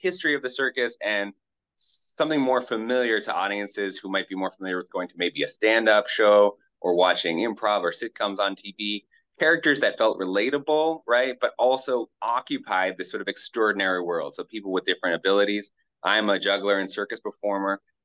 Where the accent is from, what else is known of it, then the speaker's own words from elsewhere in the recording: Maine, United States; And he's from my home state of Maine.